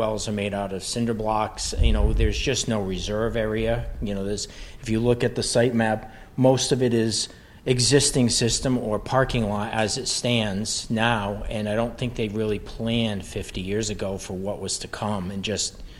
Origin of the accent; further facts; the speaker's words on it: Plainfield, United States; I grew up in Plainfield. I'm from the area.